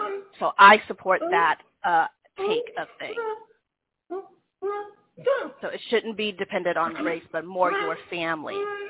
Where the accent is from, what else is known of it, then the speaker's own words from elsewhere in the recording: Colorado, United States; also born or lived in Wisconsin; So I'm a deaf third generation family, and I'm from Colorado, and I was born in Wisconsin.